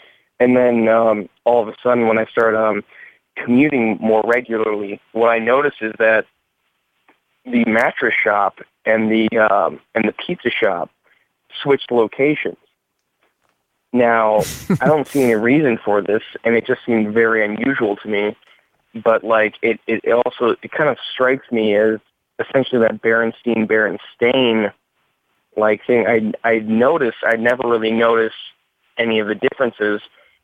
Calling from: Wisconsin, United States; from Wisconsin.

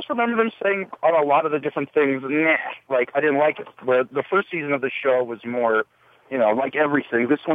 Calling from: New Jersey, United States; from New Jersey.

